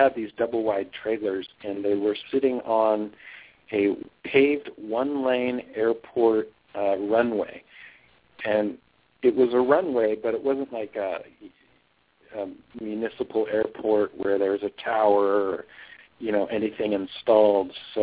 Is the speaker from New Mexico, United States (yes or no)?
yes; New Mexico, United States; born there; also born or lived in Oregon; You know, I was born in New Mexico, but I'm adopted